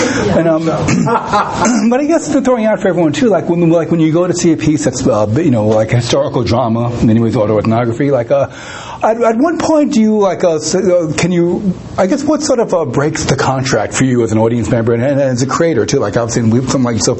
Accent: Flushing, New York, United States; I grew up in Flushing, which is, you know, now the second, so much of the signage is in Asian languages. So it was ironic that when I was growing up, we were one of the few Chinese families, few Asian families there.

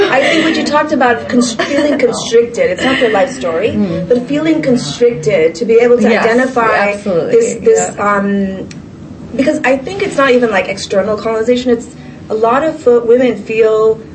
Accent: New York, United States; But the politically, at least in terms of growing up in New York, it's very clear around where the community stood on Iraq and now Palestine.

